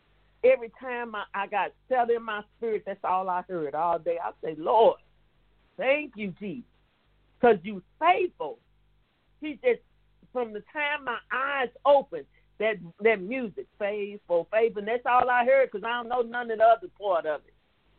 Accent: East St. Louis, Illinois, United States; So I'm going to be down, because I'm from East St. Louis.

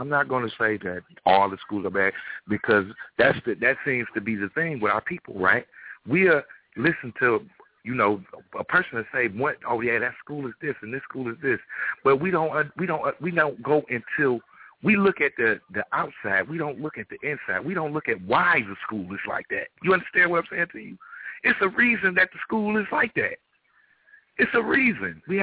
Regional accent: Detroit, Michigan, United States; I'm listening to the topic, and I'm from Detroit, Michigan, and it's a lot of that going on here because the schools are not up to par.

